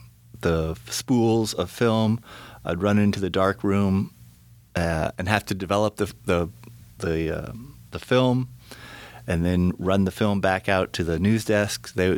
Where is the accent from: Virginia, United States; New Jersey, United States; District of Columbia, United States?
Virginia, United States; Arlington; born there; moved away; So I was born in Arlington and got baptized there.